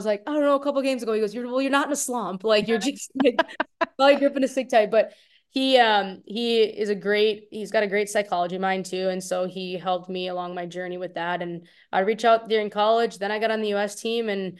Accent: Wisconsin, United States; So I grew up in Wisconsin and I go to Shattuck

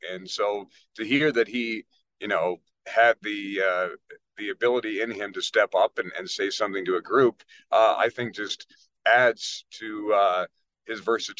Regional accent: Ireland; And you know, he's German, but I'm Irish. You know, we put up a fight.

